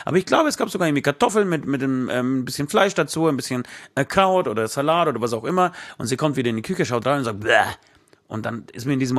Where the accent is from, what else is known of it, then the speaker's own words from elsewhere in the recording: Poland; Denn ihr wisst ja da draußen, ich komme ja aus Polen.